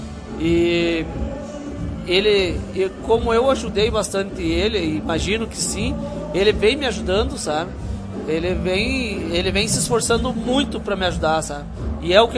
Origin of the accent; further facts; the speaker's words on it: Lagoa, Rio Grande do Sul, Brazil; born there; ainda não município, mas depois sou nascido em Lagoa, porque é interior do Capão Bonito, hoje seria Capão Bonito.